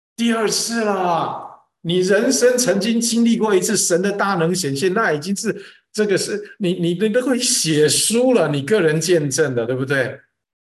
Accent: China; 那是我们中国人祝寿的时候，寿比南山，福如东海

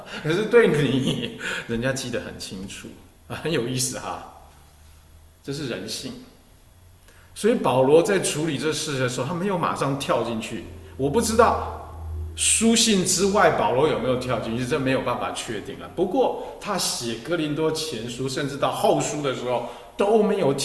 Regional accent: Taiwan; 你这个我们台湾人讲的，本来是当公卿的，后来就变士族了

